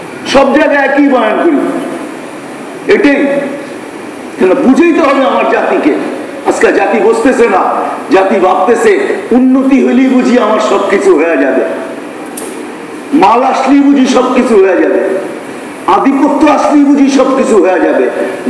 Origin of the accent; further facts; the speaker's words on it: Noakhali, Chittagong Division, Bangladesh; moved away as an adult; আমার বাড়ি বাংলাদেশ, আমি তো উর্দু কসকে লেগে পুরা পুরা বাংলায় কতেলে, বাংলাদেশে কোন জায়গায়, নোয়াখালী